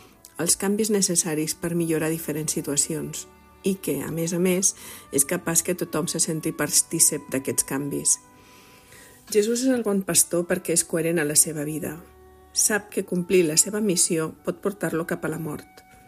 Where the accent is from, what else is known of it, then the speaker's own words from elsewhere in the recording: La Pobla de Segur, Catalonia, Spain; Jo sóc del Pallars, més concretament de la Pobla de Segur.